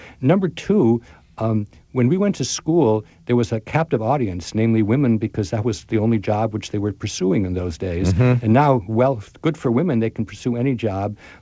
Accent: Massachusetts, United States; I have to say, I come from Massachusetts, and I think we have one of the better systems.

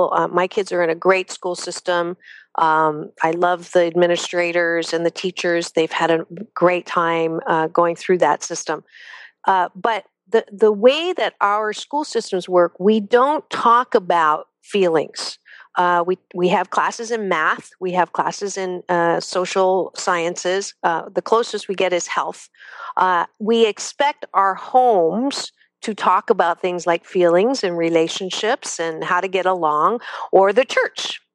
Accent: United States; We're American. We don't like to work at things too long.

